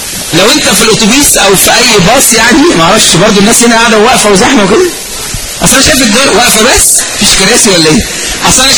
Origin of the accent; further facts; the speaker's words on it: Egypt; الأسماء، زي عندنا في مصر أهو بالظبط، بيقروا أسماء.